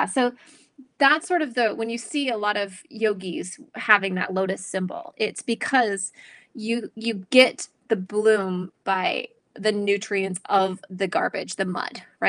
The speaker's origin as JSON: {"language": "English", "region": "Scotland", "country": "United Kingdom", "said": "It's because I am Scottish."}